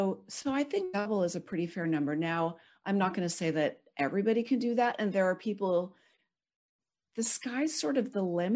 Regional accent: California, United States; I grew up in Silicon Valley. I'm a Silicon kid

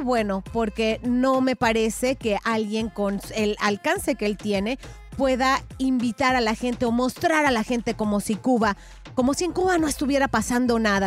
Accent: Mexico; como mexicana me afecta.

